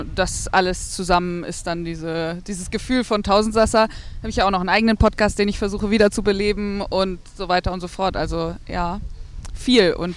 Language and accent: German; Hesse, Germany; Ich glaube, ich war schon immer recht laut und lebendig und irgendwie, weiß ich nicht, Draufgänger. Bin in Hessen aufgewachsen.